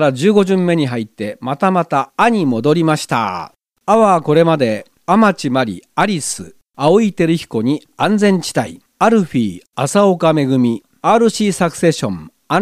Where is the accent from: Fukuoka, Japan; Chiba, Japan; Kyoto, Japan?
Chiba, Japan; moved away as an adult; now in Matsumoto, Japan; 千葉に住んでいたのは高校卒業するまでですから、長野県民になってからもうその倍ぐらい行ってますからね。 今年の7月で丸36年になりますもん。